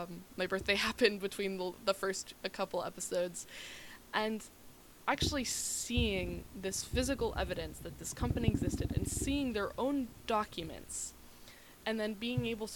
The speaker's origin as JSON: {"language": "English", "country": "United States", "said": "I mean, obviously, as an American, like, that's really cool to me."}